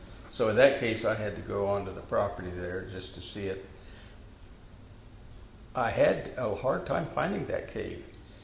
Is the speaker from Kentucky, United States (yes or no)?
no; Kansas, United States; I was born in Jewell County, Kansas, which is about halfway across Kansas, right up by the Nebraska line. And I grew up in a rural community, as it still is.